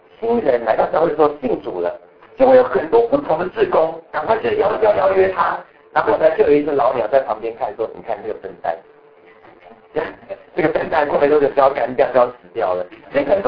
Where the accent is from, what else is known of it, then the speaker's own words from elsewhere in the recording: United States; also born or lived in Taiwan; 我在小学的时候毕业，在台湾出生，然后来到美国所以我是在美国，我算是在美国长大。